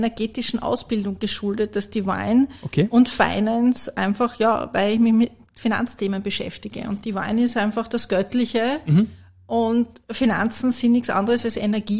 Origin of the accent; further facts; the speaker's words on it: Vienna, Austria; ich bin eine Urwienerin. Ich bin geboren und aufgewachsen